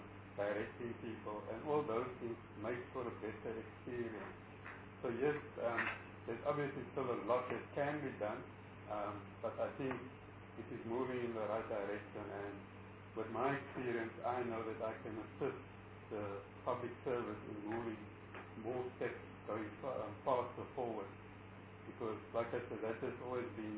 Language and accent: English; Cape Town, Western Cape, South Africa; also born or lived in Johannesburg; I'm born and bred in Cape Town. Grew up in the Elkies River area. Went to school in Dalar. From there, I moved to Johannesburg, where I started my working experience with the firm. Moved back to Cape Town after getting married. Been back now about 15 years.